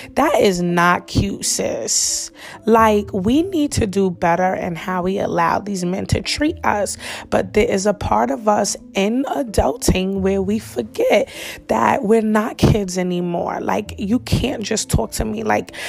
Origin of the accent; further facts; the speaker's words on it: New York, United States; And, you know, I'm from New York, and like I feel like New York accents sound good when it comes to rapping.